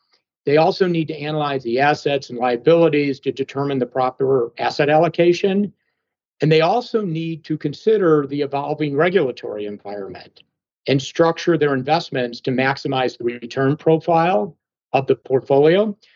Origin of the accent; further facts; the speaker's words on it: Chicago, Illinois, United States; So Stuart, I grew up in Chicago. That's unusual because many people will say they grew up in the suburbs, but I grew up in the south side of Chicago in an area called Beverly.